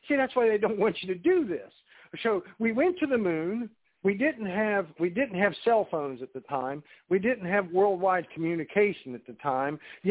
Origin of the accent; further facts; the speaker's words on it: West Virginia, United States; Hey, I grew up in West Virginia. You know I grew up in West Virginia. We're supposed to be dumb hillbillies, right?